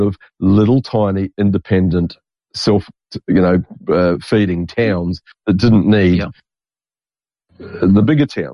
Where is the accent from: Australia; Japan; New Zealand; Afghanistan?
New Zealand; we grew up with being in New Zealand. We're all kind of we all came from England or Scotland or Ireland originally